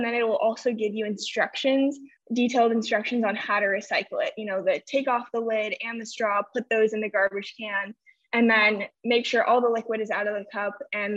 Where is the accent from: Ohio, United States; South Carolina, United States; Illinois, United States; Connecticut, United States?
Connecticut, United States; agreed to fund us implementing it in my hometown in Connecticut.